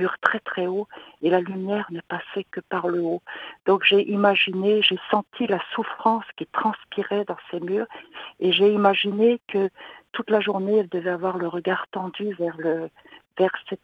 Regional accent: Grand Est, France; now in Colombier, France; Je suis de la Marne d'origine et ben, le Seigneur m'a implantée en Haute-Saône, dans un petit village à Colombier, en Haute-Saône

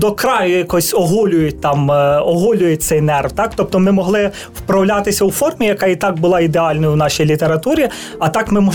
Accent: Ivano-Frankivsk Oblast, Ukraine; born there; Я народився в Косівському районі

